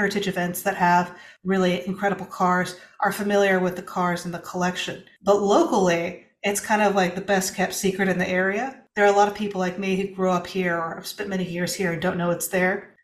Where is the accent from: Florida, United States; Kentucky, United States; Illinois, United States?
Florida, United States; Naples; I discovered that my hometown, Naples, Florida, has one of the premier car museums in the world.